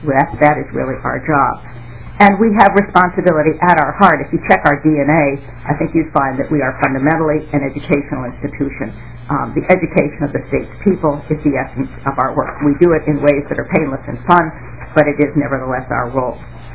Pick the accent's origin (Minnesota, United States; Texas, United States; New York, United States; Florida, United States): Minnesota, United States; There's another half of me that believes these things passionately as a Minnesotan.